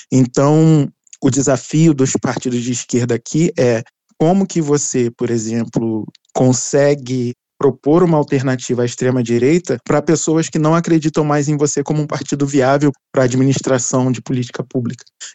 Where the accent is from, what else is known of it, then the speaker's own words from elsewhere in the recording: Brazil; quando eu falava que eu era brasileiro, as pessoas paravam